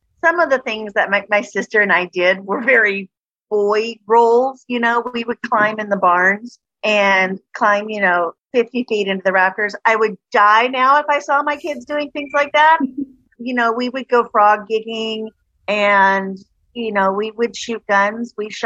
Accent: Kentucky, United States; She was growing up in Illinois and I was growing up in Kentucky. But we grew up in two very different worlds.

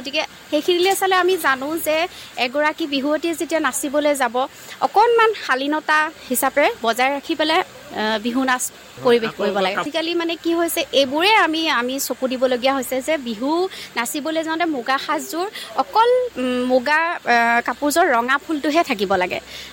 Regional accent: Nagaon, Assam, India; নগাঁও ফুচেৰপুটিৰ জীয়াৰী হয় আৰু বালিসত্ৰৰ বোৱাৰী হয়।

